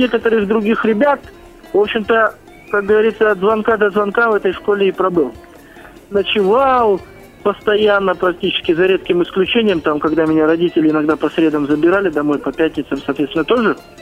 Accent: Krasnoyarsk, Krasnoyarsk Krai, Russia; я являюсь коренным жителем города Красноярска, поскольку родился именно здесь, в Николаевске. У нас тут есть такой район.

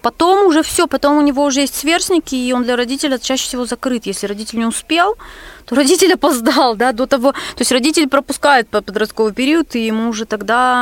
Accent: Siberia, Russia; now in Israel; Я когда в Израиле говорю, что я из Сибири

